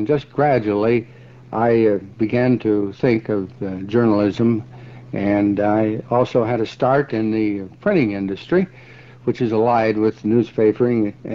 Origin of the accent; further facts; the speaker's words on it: Randolph Township, Ohio, United States; born there; I was born, Dick, up near Congress Lake. As a matter of fact, about 2.5 miles west of New Baltimore.